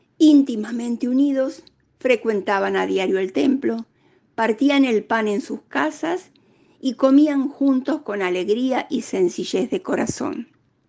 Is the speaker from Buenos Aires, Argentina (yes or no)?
no; Rafaela, Santa Fe, Argentina; Ingresé al movimiento en el año 2000, cuando se hizo el primer retiro de Pascua en Rafaela, que es mi ciudad de origen.